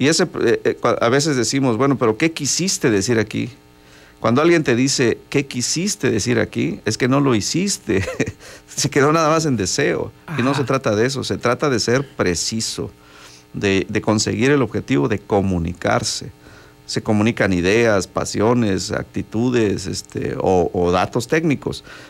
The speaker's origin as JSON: {"language": "Spanish", "town": "Comitán", "region": "Chiapas", "country": "Mexico", "said": "Bueno, yo soy de Comitán"}